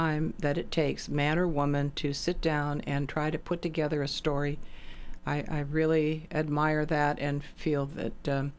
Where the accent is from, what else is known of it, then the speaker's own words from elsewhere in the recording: Riverside, California, United States; Well, I grew up in Riverside, California, and I took the bus in from our home, which is 10 miles out of town, walked a mile to the school